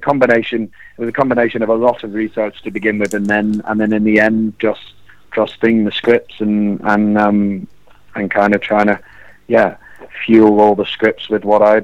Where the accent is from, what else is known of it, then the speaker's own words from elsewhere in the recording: Liverpool, North West England, United Kingdom; because I didn't grow up in Scotland. I grew up in Liverpool, and we didn't.